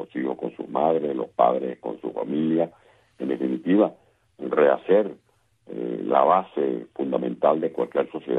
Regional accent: Venezuela; moved away; como un venezolano más, porque yo soy parte de los 9 millones de venezolanos que formamos parte de la diáspora y que queremos regresar progresivamente a Venezuela

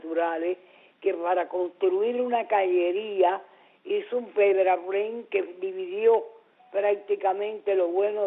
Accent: Cuba; como cubana, porque detrás de mí hay una cubana.

